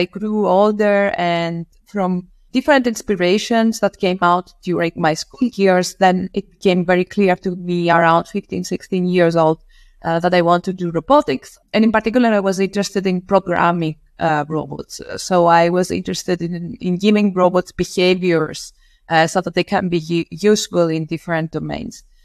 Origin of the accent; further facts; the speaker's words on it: Rhodes, South Aegean, Greece; I am originally coming from Greece. I grew up in an island in Greece. So I come from Rhodes.